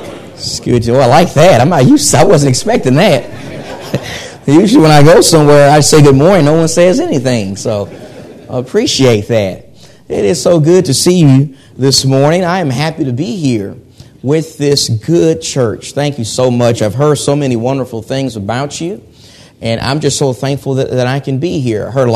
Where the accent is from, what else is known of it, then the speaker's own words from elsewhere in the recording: Nacogdoches, Texas, United States; also born or lived in Galveston, Texas; I am originally from Texas. I grew up in a town called Nacogdoches, Texas. That's the oldest town in Texas. And I was born actually in Galveston, Texas, but I was raised in Nacogdoches